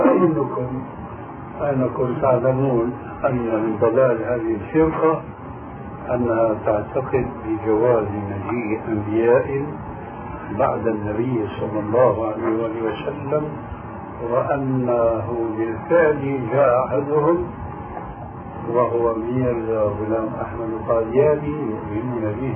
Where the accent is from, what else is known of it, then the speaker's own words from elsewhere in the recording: Syria; المقصود عندنا في سوريا مثلا يسمونه الشاروخ